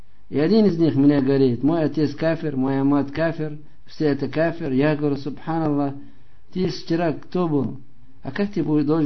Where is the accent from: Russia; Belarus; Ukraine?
Russia; Я сам россиянин.